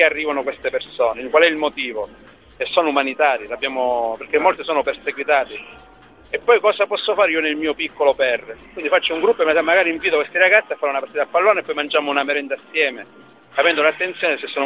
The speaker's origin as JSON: {"language": "Italian", "region": "Sicily", "country": "Italy"}